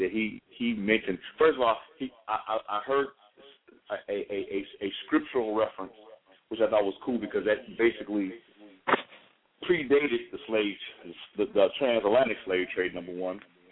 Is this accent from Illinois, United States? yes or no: yes; Chicago, Illinois, United States; we growing up in Chicago, and really not that far from the nation's headquarters.